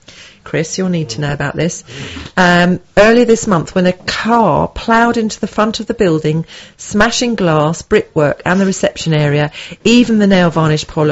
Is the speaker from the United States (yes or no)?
no; London, United Kingdom; It's because I'm from London.